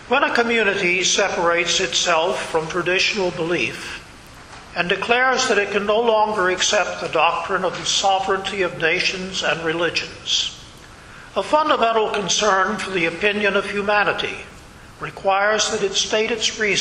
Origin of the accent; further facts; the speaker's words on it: Atlanta, Georgia, United States; born there; prejudice is not unique to the South, where I was born in Atlanta, Georgia.